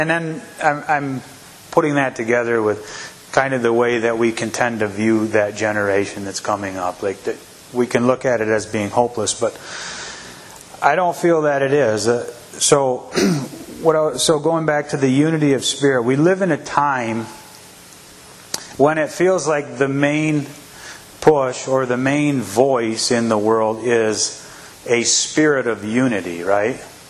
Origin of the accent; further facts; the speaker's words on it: Washington, United States; So I grew up in the Mennonite church. I grew up in Lewis County. And there's a strong church presence there.